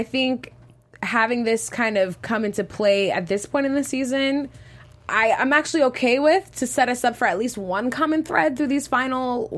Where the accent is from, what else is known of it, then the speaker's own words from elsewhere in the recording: New York, United States; Like, excuse me, I'm from New York. There's cops everywhere.